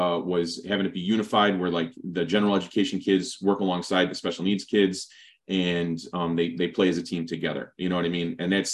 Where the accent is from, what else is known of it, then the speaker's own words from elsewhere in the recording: Chicago, Illinois, United States; now in San Antonio, United States; You know, I'm originally from Chicago, but moving to Texas and being in San Antonio